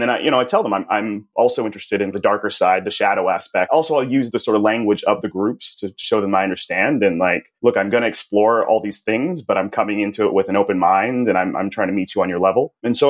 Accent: Dallas, Texas, United States; I grew up in Dallas, Texas. I was raised in the United Methodist Church

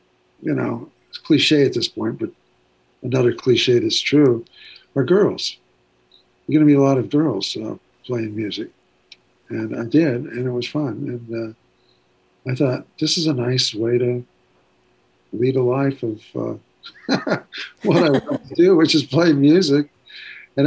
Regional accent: California, United States; also born or lived in Ventura / San Marino; But the notion of being in a band, which was a lifesaver for me as a kid, because I was sad because I moved from Ventura to San Marino. I went from that beach environment that you have as your background to the more of the Central California environment

